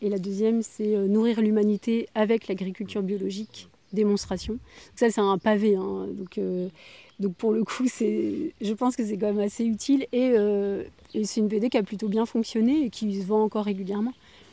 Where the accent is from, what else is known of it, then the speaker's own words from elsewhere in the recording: Saint-Malo, Brittany, France; born there; parce que je suis en Bretagne, et c'est vrai que j'aime les paysages bretons, j'adore la mer, je suis née à Saint-Malo, donc je suis liée à ce territoire, c'est clair.